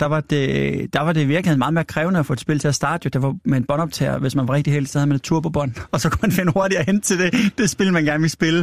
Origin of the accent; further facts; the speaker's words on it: Svendborg, Region of Southern Denmark, Denmark; Jeg er fra Svendborg